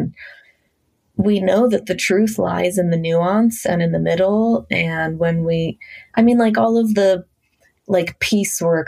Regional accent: Washington, District of Columbia, United States; I grew up in Washington, D.C., which is, you know, the hub of the government.

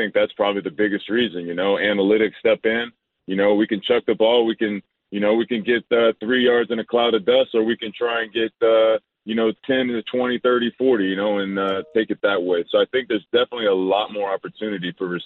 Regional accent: Louisiana, United States; It's hard for me to say Herbert because I'm from South Louisiana, and that reads Hebert in my mind.

